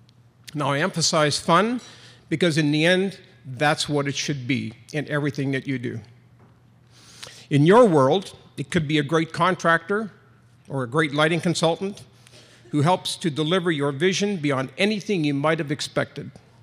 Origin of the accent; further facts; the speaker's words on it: Thunder Bay, Ontario, Canada; also born or lived in Chalk River; I was born in Chalk River in the Ottawa Valley, the oldest of nine kids, and eventually raised in Thunder Bay.